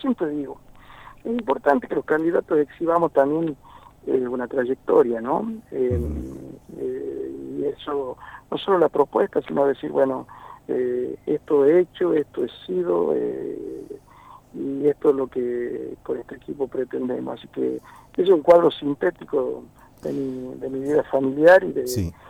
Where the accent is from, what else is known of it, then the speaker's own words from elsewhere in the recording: Añatuya, Santiago del Estero, Argentina; born there; soy nacido en Añatuya